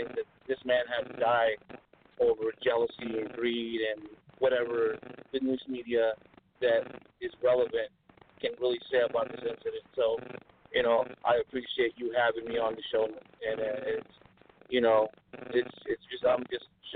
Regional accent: Washington, United States; We're from the Pacific Northwest up here in Washington State.

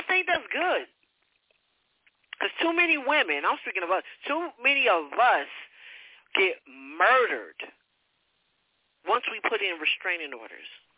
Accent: California, United States; I have to do to California because motherfucker, I'm from California.

